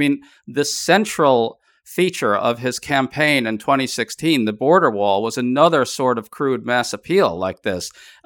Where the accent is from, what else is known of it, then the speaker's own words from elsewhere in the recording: New York City, New York, United States; I grew up in New York City, and my grandparents actually lived right near Jamaica Estates in Queens, which is where Trump grew up.